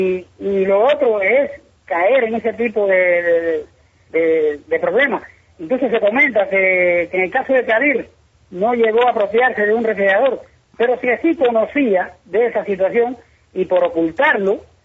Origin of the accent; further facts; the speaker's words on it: San Germán, Holguín, Cuba; Sí se conocen en mi pueblo, en San Germán. Sí, todo el mundo conoce de ese caso porque es un pueblo pequeño